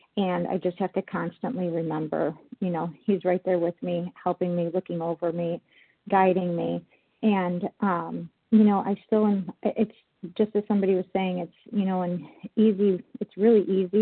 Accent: Chicago, Illinois, United States; I'm from Chicago

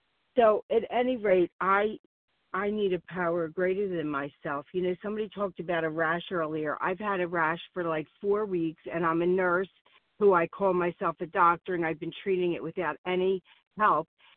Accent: Warminster, Pennsylvania, United States; I'm from Warminster, Pennsylvania.

